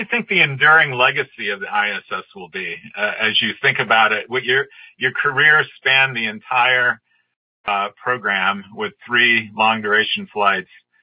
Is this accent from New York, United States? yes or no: yes; Johnson City, New York, United States; I grew up with him in Johnson City, New York.